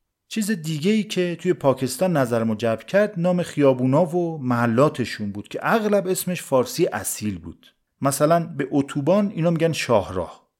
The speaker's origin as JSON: {"language": "Persian", "country": "Iran", "said": "من ایرانیم،"}